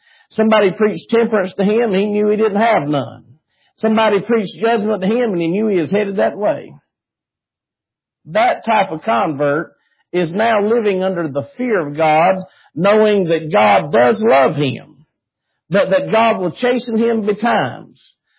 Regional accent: United States; Being an American, I would stay in the American embassy at the base till they come and got me.

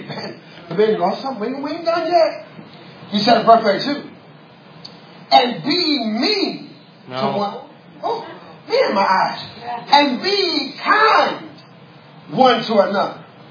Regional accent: Chicago, Illinois, United States; I'm from the city. I'm from Chicago, West Side.

